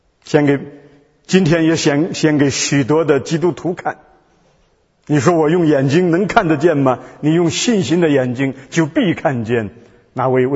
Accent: China; 贾马列，你看我们中国人一听就非常敏感

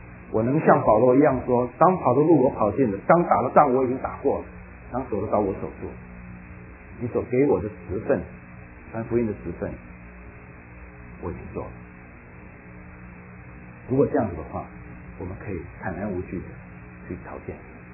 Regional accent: Taiwan; 对我来说生在台湾长在台湾，我只有一次回过中国，短短的7天在我的家乡厦门几乎足不出户，我觉得我没有真正到过中国。

